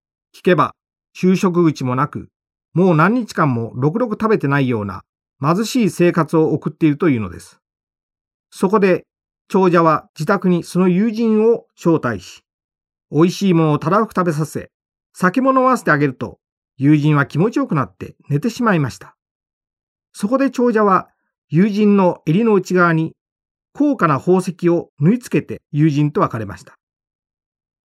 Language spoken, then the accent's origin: Japanese; Nakatsugawa, Gifu, Japan; 私が生まれ育った岐阜県中津川市は、美しい山の緑と川の自然に恵まれ、どこに行っても子供が遊べる場所がたくさんありました。